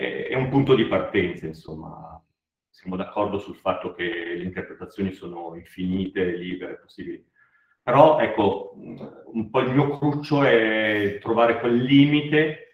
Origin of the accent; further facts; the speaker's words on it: Lombardy, Italy; io da lombardo, non so, adotto le E di un certo tipo e le preferisco perché per il mio orecchio sono...